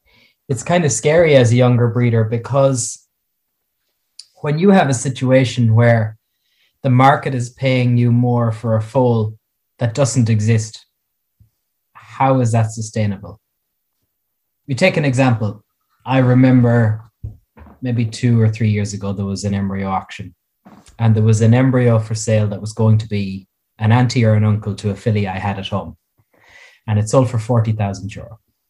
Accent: Ireland; I find when we as Irish breeders go to Holland and go to Belgium

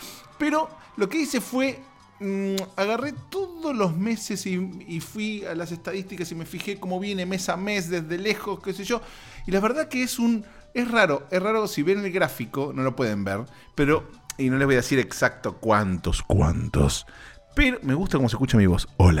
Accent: Argentina; soy argentina

